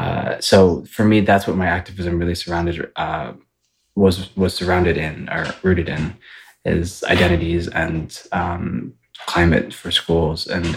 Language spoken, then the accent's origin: English; Ypsilanti, Michigan, United States; But I'm from right outside of Ann Arbor. It's called Ypsilanti.